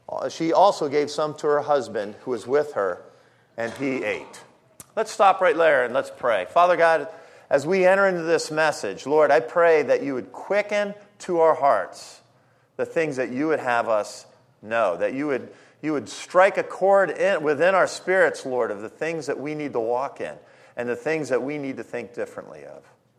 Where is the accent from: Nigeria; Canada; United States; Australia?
United States; New York; I'm from New York. They're from Ohio.